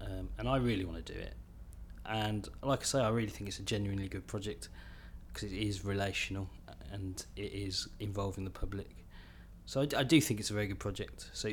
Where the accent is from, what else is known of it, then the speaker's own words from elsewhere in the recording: Worcester, West Midlands, United Kingdom; So Worcester, no one knows where Worcester is. You say, I'm from Worcester, and they say, where's that?